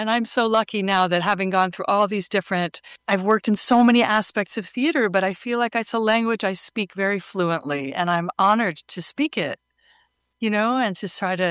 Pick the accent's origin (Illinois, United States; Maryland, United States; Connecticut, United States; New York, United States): New York, United States; New York City; I grew up in New York City, right?